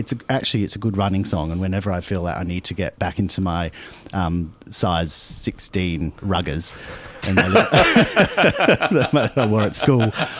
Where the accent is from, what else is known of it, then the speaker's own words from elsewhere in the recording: Sydney, New South Wales, Australia; now in Melbourne, Australia; No, I grew up in Sydney. I was a Sydney sider.